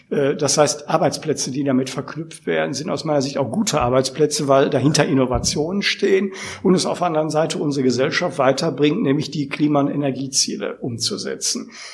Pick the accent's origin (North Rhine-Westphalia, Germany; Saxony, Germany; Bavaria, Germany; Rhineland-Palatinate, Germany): North Rhine-Westphalia, Germany; meine Heimatregion, das Ruhrgebiet